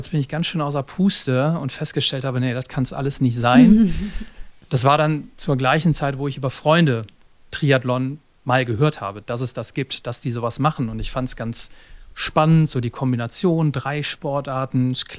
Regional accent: North Rhine-Westphalia, Germany; born there; moved away; Lebe mit meiner Familie in Münsterland, habe ich schon gesagt, bin eigentlich gebürtiger Rheinländer, bin da aber schon ganz lange weg

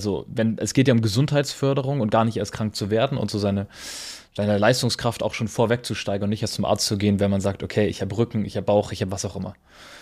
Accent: Bavaria, Germany; Ich komme tatsächlich aus der Region bei Rosenheim, da unten, wo das hergestellt wird.

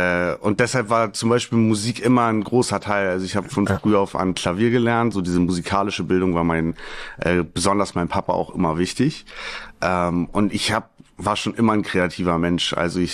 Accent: Husum, Schleswig-Holstein, Germany; born there; now in Hamburg, Germany; gebürtiger Husumer und jetzt seit mittlerweile 7, fast 8 Jahren in Hamburg.

